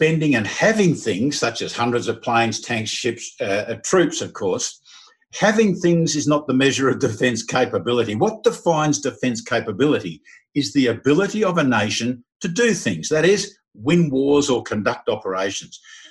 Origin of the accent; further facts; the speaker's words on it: Australia; I made as an Australian general.